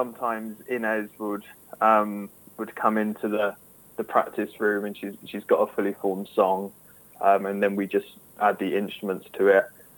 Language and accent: English; East of England, United Kingdom; now in Wales, United Kingdom; myself and the drummer, we're actually from Essex originally, even though we didn't actually know each other until we moved to South Wales